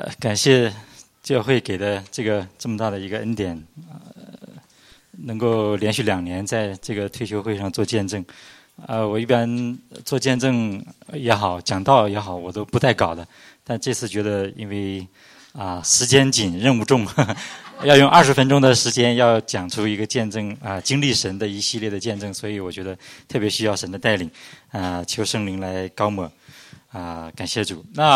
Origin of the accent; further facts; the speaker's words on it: Northeast China, China; 他是在广东人，我是东北人我们都不太适应上海那边